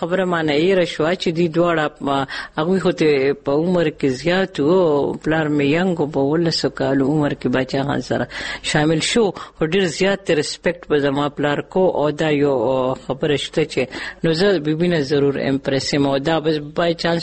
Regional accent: Khyber Pakhtunkhwa, Pakistan; زه په 1955 سم کې پیدا شوم او زمونږ کلی بغداد دی. زما پلار نوم … دی. خدای دې وبخي. هغه خدای خدمتگار او د مردان ضلع صدر

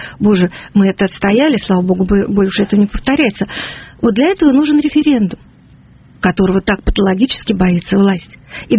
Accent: Russia; born there; я родилась на Колыме. И меня на руках качали заключенные.

